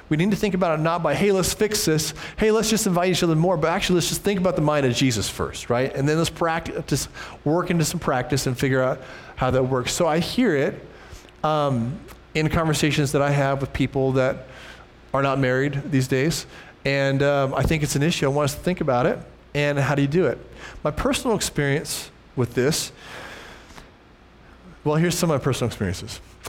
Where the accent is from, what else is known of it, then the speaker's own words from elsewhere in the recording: United States; being American and all, I walk in and I'm just so struck immediately by what I see